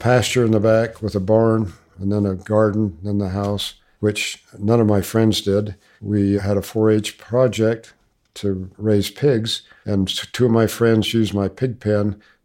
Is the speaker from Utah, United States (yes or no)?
yes; Kaysville, Utah, United States; born there; I was born in Kaysville.